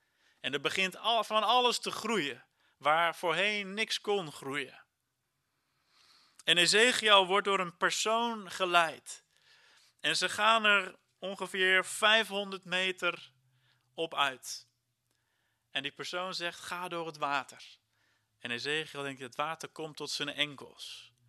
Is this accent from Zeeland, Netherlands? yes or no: no; Heerenveen, Friesland, Netherlands; Tegelijkertijd met de mensen in Heerenveen, waar ik vandaan kom.